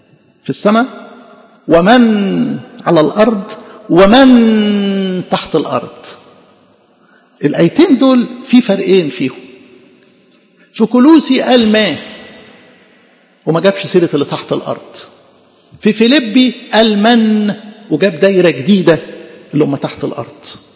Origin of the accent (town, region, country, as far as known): Egypt